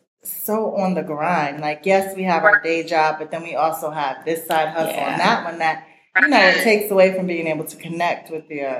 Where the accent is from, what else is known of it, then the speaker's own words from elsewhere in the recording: New York, United States; I'm from New York, so I've been here.